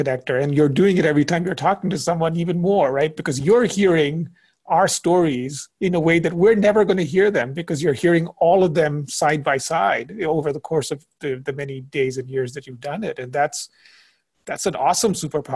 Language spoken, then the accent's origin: English; India; also born or lived in Indonesia; now in United States; I grew up in India and Indonesia.